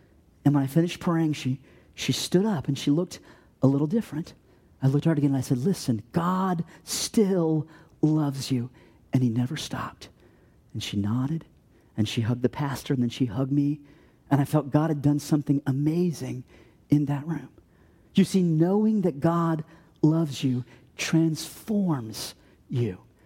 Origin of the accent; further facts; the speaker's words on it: Ohio, United States; I said, I'm from Ohio. I'm a pastor there.